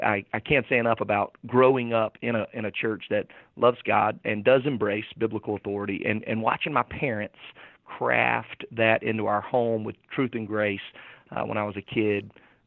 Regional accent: Warner Robins, Georgia, United States; the church where I was raised in Warner Robins, Georgia, which is middle Georgia.

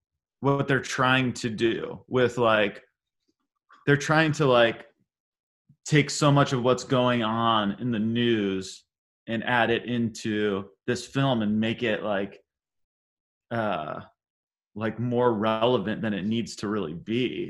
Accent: Munster, Indiana, United States; Well, I grew up in Munster, Indiana.

